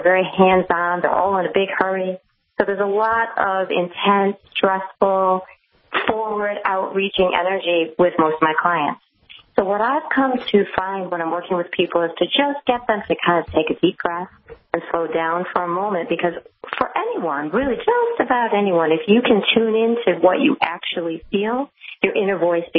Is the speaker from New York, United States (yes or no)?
yes; Grand Island, New York, United States; now in Long Island, United States; I grew up in a small town upstate New York called Grand Island. It's a suburb of Buffalo.